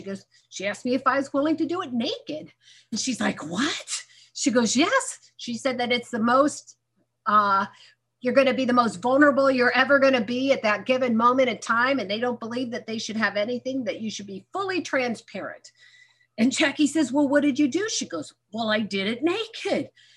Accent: Lancaster, California, United States; So I grew up in Lancaster. Some of you might have driven by there. Please don't stop.

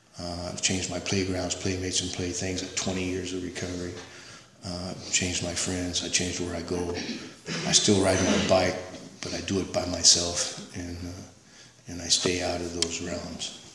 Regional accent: Norwalk, California, United States; I'm a thug from Norwalk, you know.

